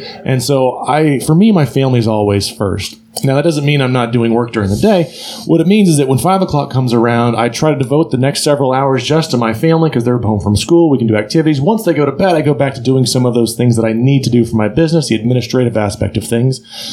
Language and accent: English; Spring, Texas, United States; now in The Woodlands, United States; So I am from Spring originally, and my high school sweetheart, who I went on to marry, we've always wanted to be up here in the Woodlands.